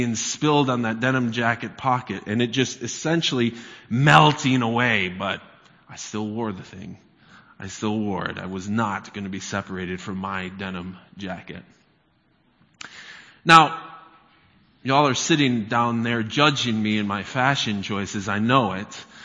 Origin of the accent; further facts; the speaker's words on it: Michigan, United States; You know, I grew up in Michigan, and as you're probably aware, Michigan gets pretty cold in the winter as well.